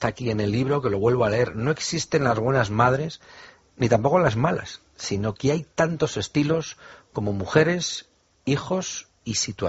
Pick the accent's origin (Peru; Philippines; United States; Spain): Spain; Bilbao, Basque Country; Mira, yo soy de Bilbao, en Euskadi, y en mi tierra hay un gran matriarcado.